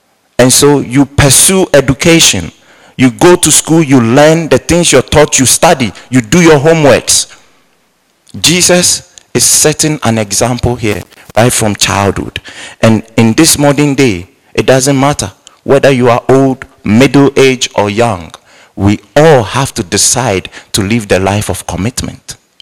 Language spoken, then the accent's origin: English; Ghana; my natural upbringing, I'm Ghanaian, in our culture, people take care of other kids